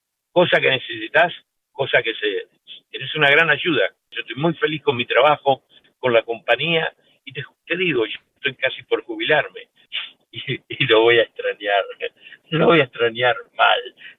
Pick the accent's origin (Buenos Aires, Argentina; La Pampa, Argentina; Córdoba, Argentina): Buenos Aires, Argentina; me acordaba cuando mi mamá me llevaba, que yo era chiquito, en Capital Federal, en Buenos Aires, me llevaba los tranvías. Y no sé por qué, somos latinos